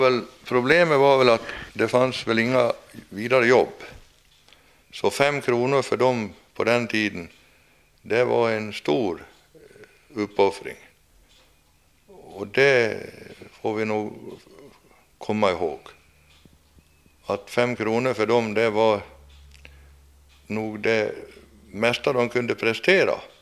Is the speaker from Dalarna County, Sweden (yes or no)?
yes; Linghed, Dalarna County, Sweden; born there; now in Sundborn, Sweden; Ja, jag är väl härstammar väl egentligen ifrån Linghed. Och jag är väl född hemma i Linghed hos mormor.